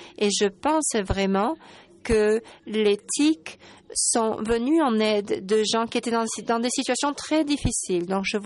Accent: Botswana; je suis du Botswana.

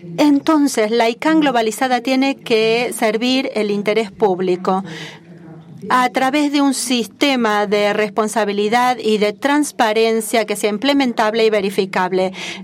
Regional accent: Australia; Yo me crié en Sydney, en Melbourne, Australia

